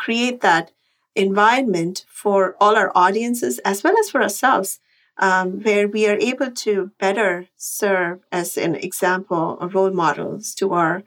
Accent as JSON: {"language": "English", "country": "India", "tie": "born or raised there", "said": "kind of a social stigma growing up in India, especially in the 80s and 90s."}